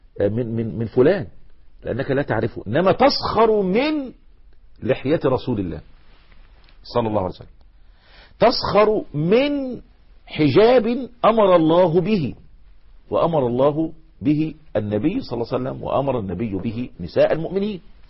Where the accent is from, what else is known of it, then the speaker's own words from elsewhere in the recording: Egypt; عشان كده دايما عندنا في مصر يقول لك الشيخ شيخ فتة